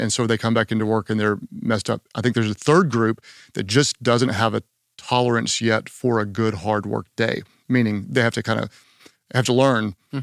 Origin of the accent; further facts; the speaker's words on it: Oklahoma, United States; Well, I'm from Oklahoma and Tiger King is from Oklahoma.